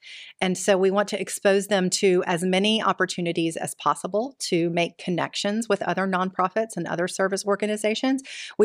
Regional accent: Little Rock, Arkansas, United States; But I tell you, I grew up here. I grew up in Little Rock.

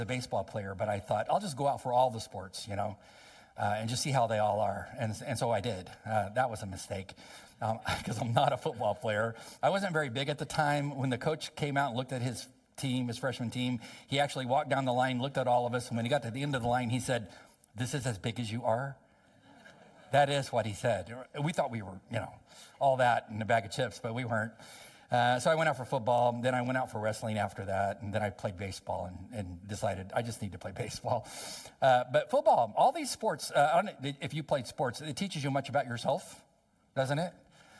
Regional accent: El Centro, California, United States; I grew up on the Mexican border in the desert of Southern California near Yuma. Is a little town called El Centro. It's near Calexico, California, and right across the border is Mexicali. So I was born and raised there. I lived there 20 years in the desert.

